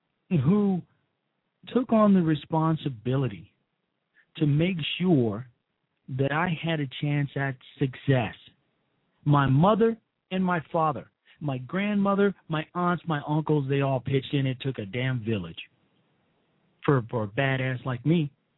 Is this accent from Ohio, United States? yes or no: no; Chicago, Illinois, United States; And I know for a fact, being a Chicagoan, that Barack Hussein Obama was not a professor of any goddamn thing.